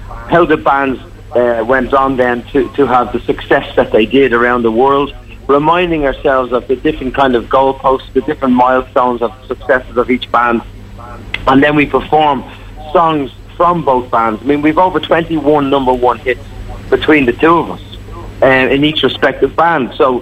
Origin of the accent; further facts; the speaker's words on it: Ireland; as a kid growing up in Ireland